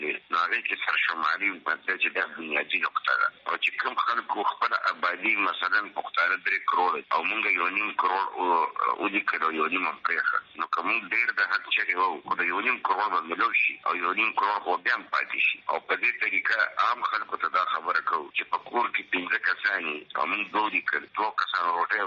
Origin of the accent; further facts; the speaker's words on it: Khyber Pakhtunkhwa, Pakistan; now in Peshawar, Pakistan; زه په پېښور کې یم خو یم د وزیرستان، نو زما مستقله پته به زه لیکم، د پېښور پته به لیکم، بنیادي خو د وزیرستان یم